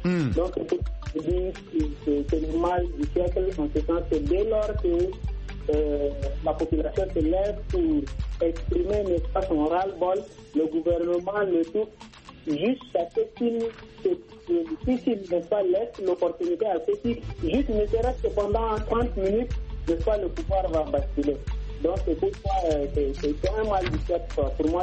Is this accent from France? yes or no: no; Chad; Le Tchad.